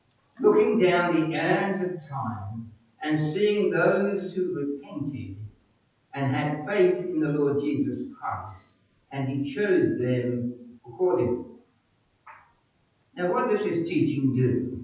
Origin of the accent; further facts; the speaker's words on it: Kettering, East Midlands, United Kingdom; he was connected to my hometown of Kettering in Northamptonshire.